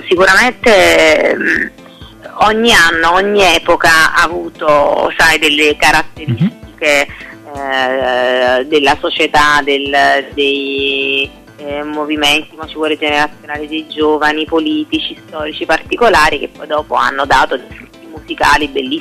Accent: Naples, Campania, Italy; io sono napoletanissima e sono una terrona, come si suol dire

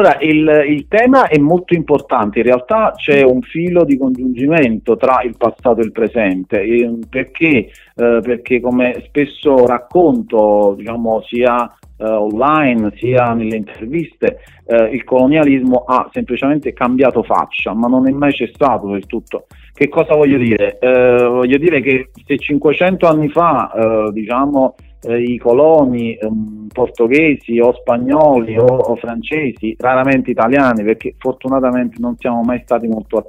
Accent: Naples, Campania, Italy; Noi siamo di Napoli, siamo tutti nativi napoletani, siamo molto legati alla nostra città

